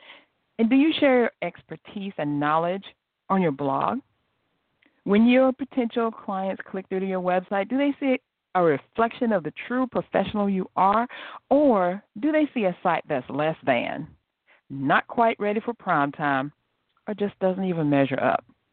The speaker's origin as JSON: {"language": "English", "region": "South Carolina", "country": "United States", "said": "Oh, I'm from South Carolina, too."}